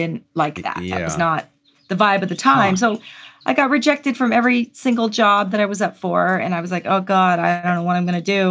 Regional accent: Hawaii, United States; Japanese culture I was very familiar with because I was born and raised in Hawaii

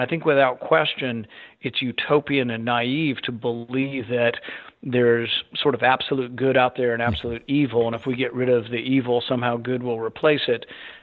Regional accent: Bowling Green, Kentucky, United States; I mean, in my hometown in Bowling Green, had two Iraqi refugees plotting to buy Stinger missiles to attack us.

